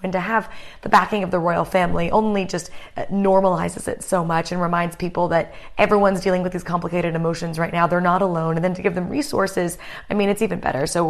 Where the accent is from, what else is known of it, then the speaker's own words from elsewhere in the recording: United States; I'm embarrassed because I'm an American, and apparently this is a huge trend in America for babies